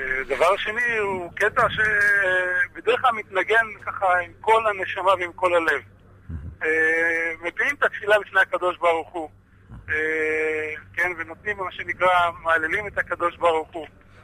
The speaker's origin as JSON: {"language": "Hebrew", "town": "Tel Aviv", "region": "Tel Aviv District", "country": "Israel", "tie": "born or raised there", "said": "אני גדלתי בתל אביב, נולדתי בתל אביב, אבל לא זנחנו את השירה הפיוט הירושלמי"}